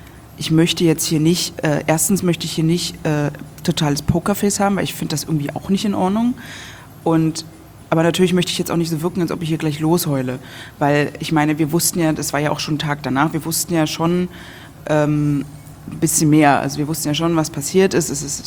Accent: Berlin, Germany; Und ich komme ja aus Berlin.

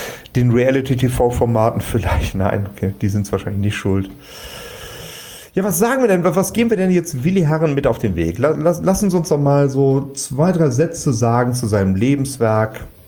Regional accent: Cologne, North Rhine-Westphalia, Germany; so als Kölsche

